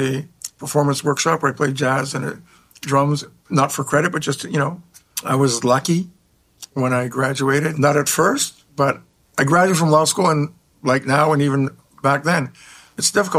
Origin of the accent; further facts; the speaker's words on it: Toronto, Ontario, Canada; So growing up in Toronto, I loved music.